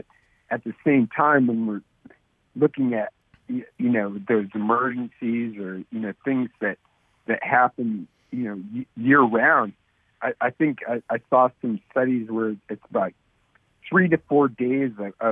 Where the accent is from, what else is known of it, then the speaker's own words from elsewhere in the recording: Seward, Alaska, United States; I grew up in Seward, Alaska